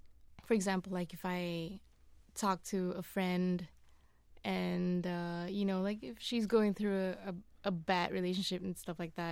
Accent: Malaysia; I'm a Malaysian Muslim. I grew up, you know, practicing Islam.

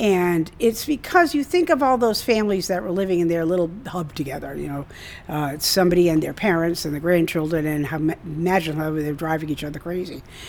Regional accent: Massachusetts, United States; also born or lived in New York; I grew up here in the South Coast of Massachusetts, and I moved to New York for 42 years

